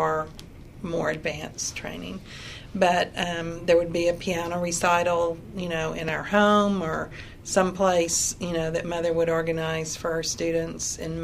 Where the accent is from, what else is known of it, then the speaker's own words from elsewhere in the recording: Dallas, Texas, United States; born there; I was born in Dallas in 1949.